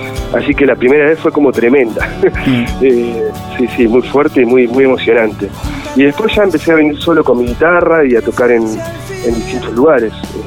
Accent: Patagonia, Argentina; now in Buenos Aires, Argentina; Yo soy patagónico, soy del sur argentino. En el 2002 me fui a Buenos Aires a vivir.

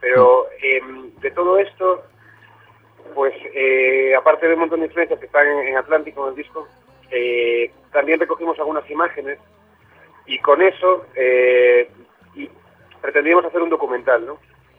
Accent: A Coruña, Galicia, Spain; Coruña, que es mi ciudad natal, y mi base de operaciones en España

